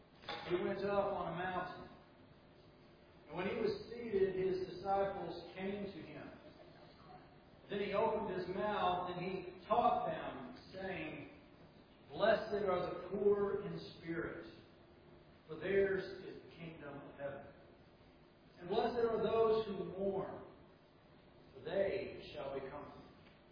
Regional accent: Texas, United States; When I was young, you know, growing up down south, especially in Texas

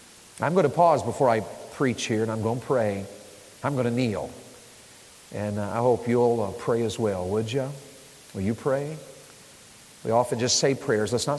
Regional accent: Tennessee, United States; He has some East Tennessee roots there, and I was raised in East Tennessee.

